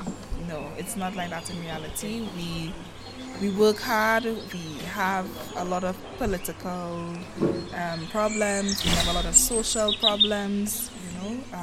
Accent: Trinidad & Tobago; Yes, I am from Trinidad and Tobago, two twin islands.

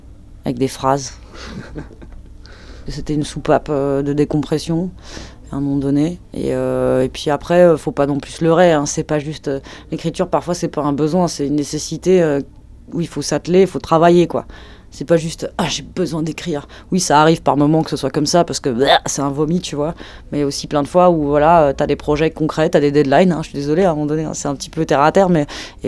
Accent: Lausanne, Vaud, Switzerland; j'ai 30 ans. Je viens de Lausanne, je travaille à Genève

